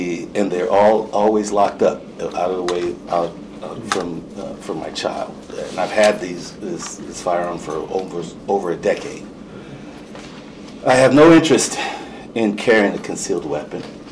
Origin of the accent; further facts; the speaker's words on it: California, United States; moved away; I'm from California originally, and I moved out here after COVID.